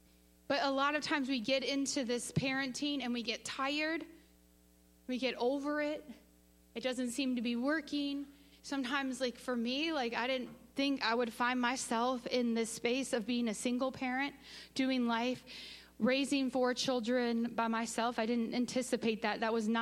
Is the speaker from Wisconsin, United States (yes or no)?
yes; Wisconsin, United States; Even though I grew up in the Packer land and area, I did not grow up in a household that had any culture of football.